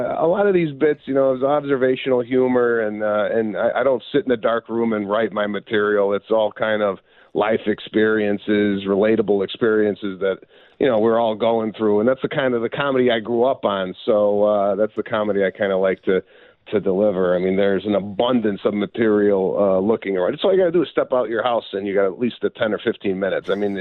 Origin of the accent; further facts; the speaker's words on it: Chicago, Illinois, United States; Growing up in Chicago in the Northwest suburbs, you know, when your doorbell rang back in the 80s, it was exciting.